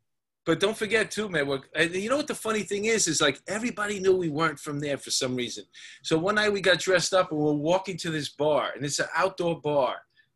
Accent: Astoria, New York, United States; I grew up in Astoria, so we got into a couple of fist fights over there

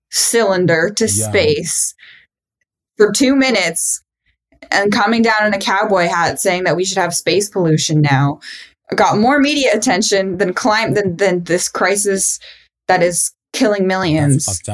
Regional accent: Seattle, Washington, United States; And I'm from Seattle.

